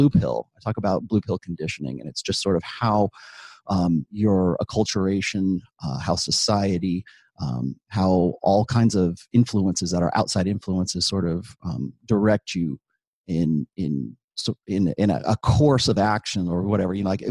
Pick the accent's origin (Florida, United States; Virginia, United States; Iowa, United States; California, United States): California, United States; I grew up in Southern California.